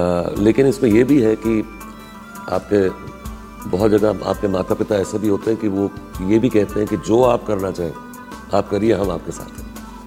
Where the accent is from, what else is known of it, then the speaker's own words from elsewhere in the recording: Srinagar, Jammu and Kashmir, India; moved away as an adult; now in Delhi, India; तो मेरा बचपन सारा कश्मीर में, श्रीनगर में गुजरा है और मैंने वहाँ अपनी education, initial education burn hall school है वहाँ से की।